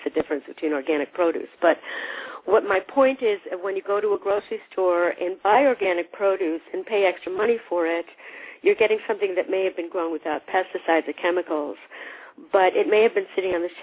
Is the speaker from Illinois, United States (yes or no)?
yes; Chicago, Illinois, United States; I'm from Chicago.